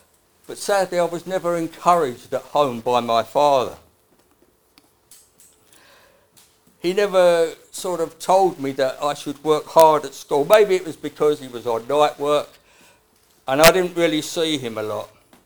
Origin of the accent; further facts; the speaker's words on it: East of England, United Kingdom; Not quite a Cockney, although my father was a Cockney, but I was born in Essex. So I'm an Essex boy, a wheeler dealer, you know what I mean, type of thing.